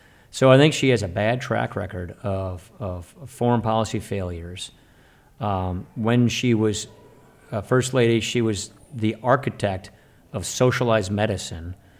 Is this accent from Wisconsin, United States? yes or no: yes; Wisconsin, United States; I'm from Wisconsin, so we kind of are normally like that anyway. It's kind of Midwest nice, people call it.